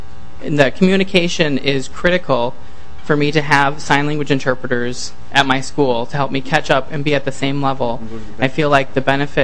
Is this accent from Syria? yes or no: yes; Syria; now in United States; I am a Vector student. I got to America 4 years ago. I immigrated from Syria.